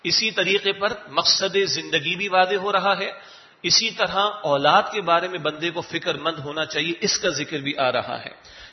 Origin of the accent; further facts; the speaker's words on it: Karachi, Sindh, Pakistan; میں کراچی سے تعلق رکھتا ہوں،